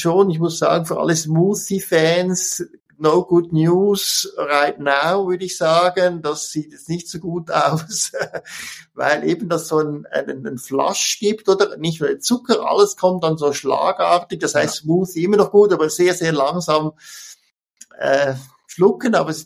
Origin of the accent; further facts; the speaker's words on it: Switzerland; was als Schweizer schwer zu verstehen ist